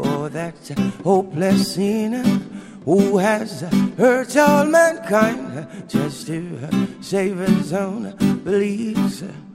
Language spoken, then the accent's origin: English; Jamaica; growing up in Jamaica